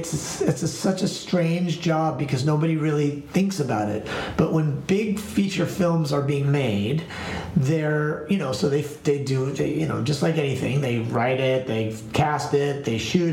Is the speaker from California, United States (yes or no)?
yes; Los Angeles, California, United States; also born or lived in New York; I got kind of tired of living in New York. I'm from Los Angeles, so I had lived there for six or seven years at that point. So I sort of decided I wanted to move back to Los Angeles.